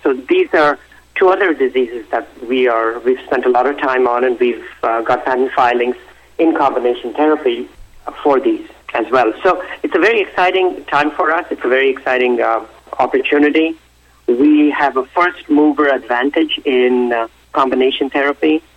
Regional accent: Connecticut, United States; my background is I grew up in Connecticut, and I went to the University of Maryland.

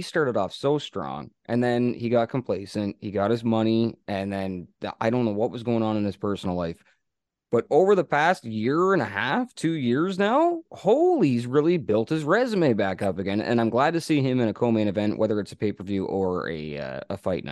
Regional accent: Canada; And I grew up in Canada, so I can say Nurmagomedov in my sleep.

